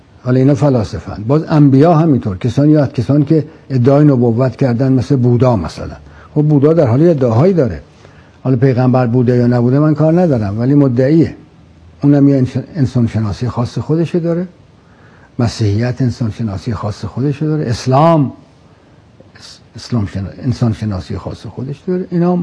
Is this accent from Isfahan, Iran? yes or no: yes; Isfahan, Iran; حالا رودخانه من که خب اهل اصفهانم، رودخانه زاینده رود که سابق که آب داشت